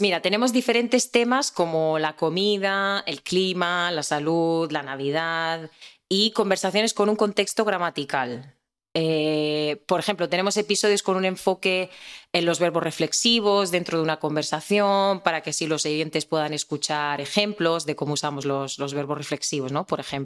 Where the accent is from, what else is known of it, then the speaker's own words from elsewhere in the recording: Murcia, Region of Murcia, Spain; Bueno, pues yo soy de Murcia, es una ciudad que está al sureste de España.